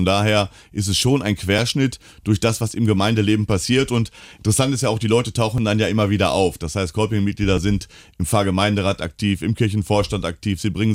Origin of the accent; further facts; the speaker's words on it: Duisburg, North Rhine-Westphalia, Germany; Seit knapp 25 Jahren. In meiner Heimat in Walsum in Duisburg am Niederrhein.